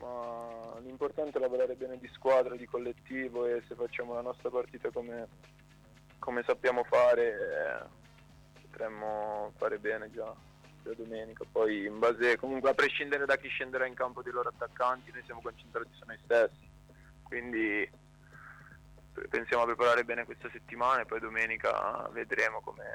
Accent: Lombardy, Italy; penso che io comunque sono della Brianza, abito vicino a Monza, quindi Monza, Bergamo

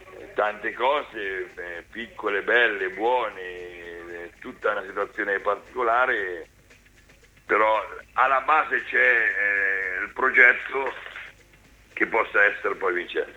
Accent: Perugia, Umbria, Italy; io sono di Perugia e quindi ti ho detto che sono riconoscente

